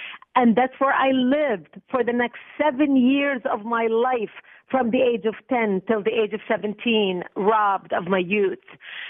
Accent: Lebanon; born or raised there

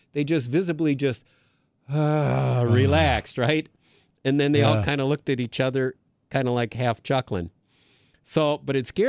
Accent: Green Bay, Wisconsin, United States; So years ago, I grew up in Green Bay.

